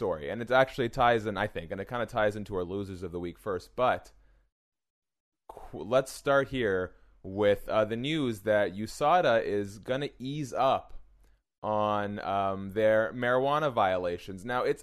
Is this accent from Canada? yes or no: yes; Canada; as a Canadian, I have never done anything even mildly illegal